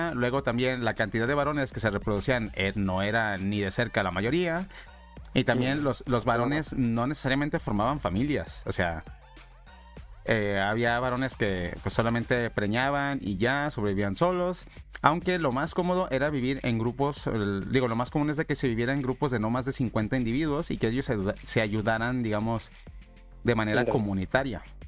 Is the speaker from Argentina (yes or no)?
no; Mexico; Mira, no es que en México, por ejemplo, o sea, en mi país no exista problemas de gente que se droga.